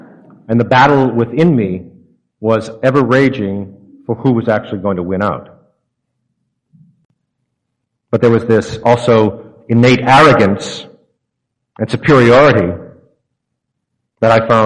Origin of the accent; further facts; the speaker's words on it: New Orleans, Louisiana, United States; born there; I was born in New Orleans, Louisiana. There's a little drinking that goes on down there. On top of which I'm Catholic. On top of which I'm half Irish.